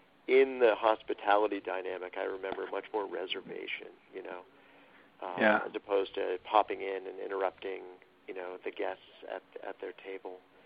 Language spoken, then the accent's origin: English; United States; may have bypassed me as an American